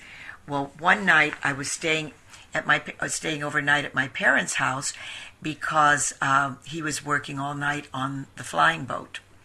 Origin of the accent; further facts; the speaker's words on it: Glendale, California, United States; also born or lived in Los Angeles / Downey, Idaho; Yes, I was born in Los Angeles, grew up in Glendale.